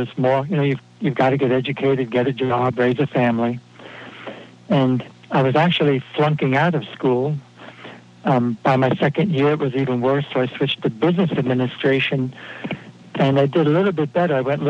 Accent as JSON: {"language": "English", "town": "Brooklyn", "region": "New York", "country": "United States", "tie": "born or raised there", "said": "That really, I backed off, and I was raised in Brooklyn, New York, and I heard, you know, voices in my head say, okay, what's the catch?"}